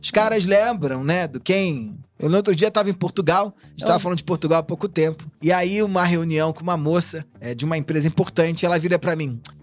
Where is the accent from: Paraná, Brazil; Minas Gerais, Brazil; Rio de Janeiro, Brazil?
Rio de Janeiro, Brazil; now in São Paulo, Brazil; Eu sou carioca, moro aqui há muito tempo.